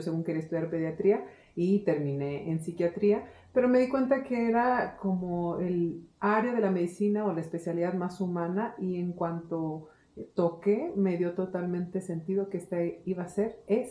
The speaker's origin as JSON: {"language": "Spanish", "region": "Mexico City", "country": "Mexico", "tie": "born there", "said": "yo nací en la Ciudad de México"}